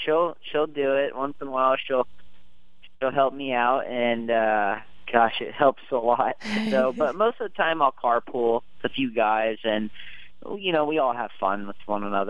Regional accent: California, United States; I grew up in the Bay Area, just on the backside of Bay Meadows and Golden Gate Fields.

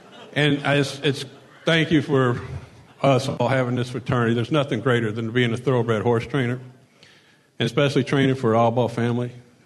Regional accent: Louisville, Kentucky, United States; I mean, I am from Louisville, Kentucky, as you know.

